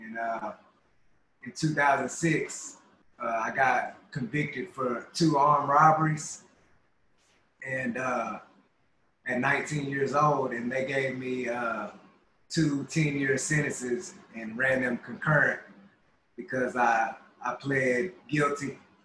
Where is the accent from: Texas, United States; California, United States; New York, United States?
Texas, United States; Fort Worth; And I grew up in Fort Worth, Texas, and Fort Worth is known for its gang activity. And at a young age, you know, I grew up in a predominantly Crip neighborhood.